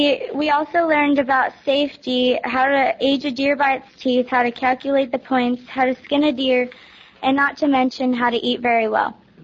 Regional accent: Georgetown, Texas, United States; I'm from Georgetown, Texas, and my dad was an Eagle Scout, and my granddad was a Scoutmaster

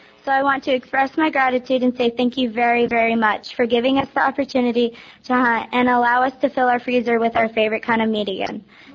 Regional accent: Georgetown, Texas, United States; I'm from Georgetown, Texas, and my dad was an Eagle Scout, and my granddad was a Scoutmaster

